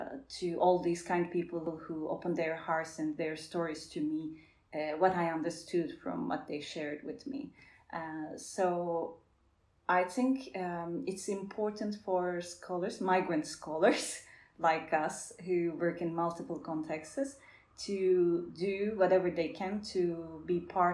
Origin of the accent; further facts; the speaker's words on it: Turkey; English is a second language; also born or lived in United Kingdom; I was an outsider in the UK context as well, because I came from Turkey.